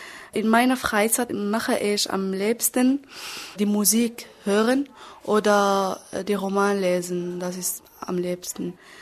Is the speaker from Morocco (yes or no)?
yes; Fez, Fès-Meknès, Morocco; German is a second language; now in Germany; ich komme aus Marokko, aus Fes. Ich bin 17 Jahre alt, ich lerne Deutsch seit 2 Jahren